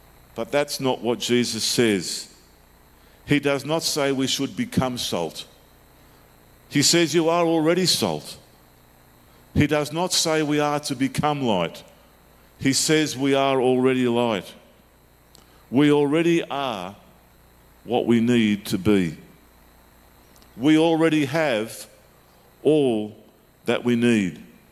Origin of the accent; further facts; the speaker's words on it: Sydney, New South Wales, Australia; I was brought up in Sydney